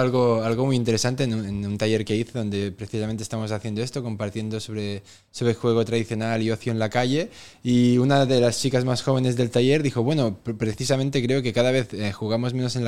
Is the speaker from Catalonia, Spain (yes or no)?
yes; Catalonia, Spain; Yo también vengo de un pueblo pequeñito como el vuestro, vengo de un pueblo de 200 habitantes situado en el Priorat, una zona agrícola de Cataluña